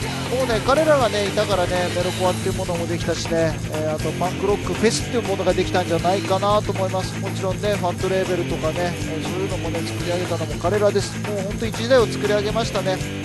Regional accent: Hokkaido, Japan; 僕ら北海道人としてはきつかったりするけど

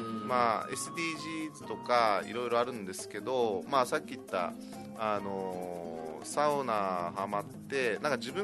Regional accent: Tomigusuku, Okinawa, Japan; あ、豊見城市ですね。

